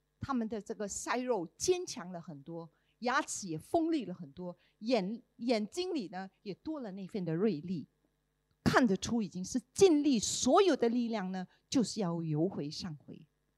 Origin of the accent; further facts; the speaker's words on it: Singapore; 我们新加坡人对三文鱼的认识就是桌上的佳肴。